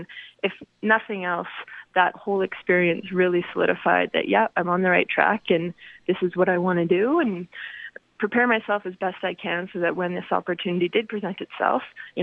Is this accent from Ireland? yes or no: no; Calgary, Alberta, Canada; One, I have grown up in Alberta. I'm from Calgary, been a part of the Alberta basketball community for a long time